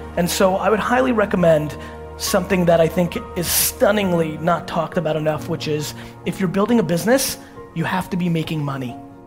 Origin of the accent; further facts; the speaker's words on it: California, United States; I know tons of people who I grew up with in the Silicon Valley boom